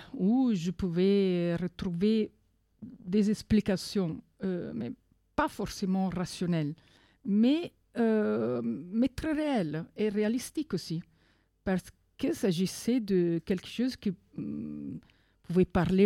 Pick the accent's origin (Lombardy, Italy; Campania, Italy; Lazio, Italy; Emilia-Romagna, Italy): Campania, Italy; Naples; Alors, je suis de Naples.